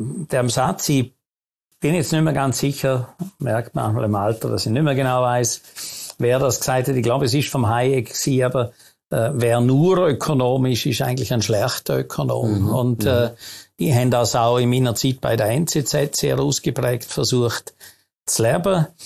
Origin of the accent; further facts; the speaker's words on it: Vorarlberg, Austria; Als Vorarlberger habe ich so in Vorarlberg noch eine Bewegung miterlebt